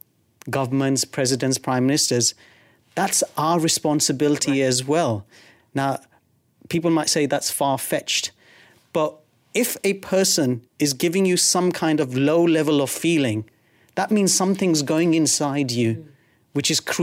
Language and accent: English; United Kingdom; now in United Arab Emirates; I'm Asian. I'm born and brought up in the UK. I've been living in Dubai for the last God knows how many years.